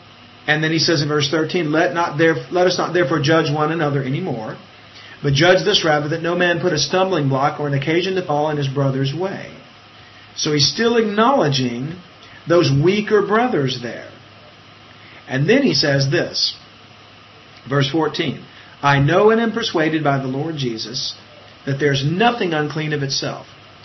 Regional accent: Louisiana, United States; That's me. I'm a Cajun.

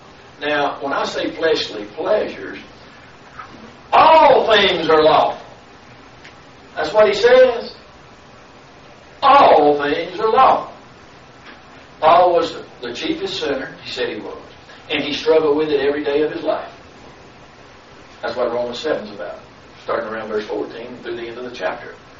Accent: the South, United States; accent: Southern; More than likely, my conversation is from the United States. Southern part, out the sticks, because of how I talk.

